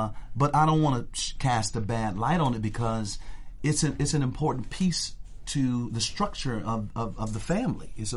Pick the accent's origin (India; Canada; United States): United States; Detroit, Michigan; I'm from Detroit, and if you go down Puritan Avenue, you will see a church on right across the street from each other